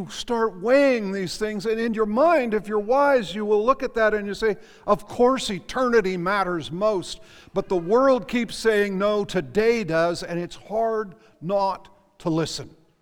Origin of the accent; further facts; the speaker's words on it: United States; I'm an American. I want all that I can get too.